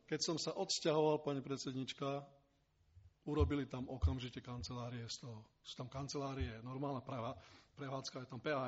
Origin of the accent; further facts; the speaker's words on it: Košice, Košice Region, Slovakia; no proste som Košičan, nikto nie je doma prorokom.